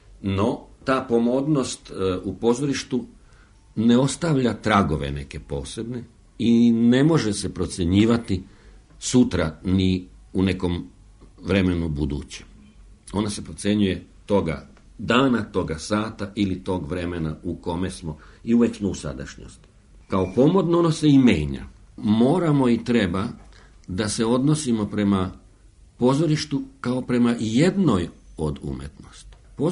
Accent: Bosnia & Herzegovina; jer ja sam i Bosanac, prema tome mi je i ekavski mi je rodni govor.

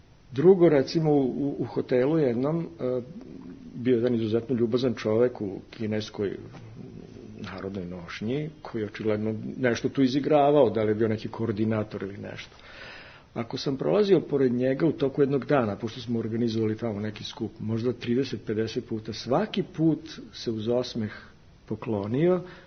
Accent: Vojvodina, Serbia; baš kod nas u Vojvodini laka, vid Kineze, kaže, kako su se uzdigli

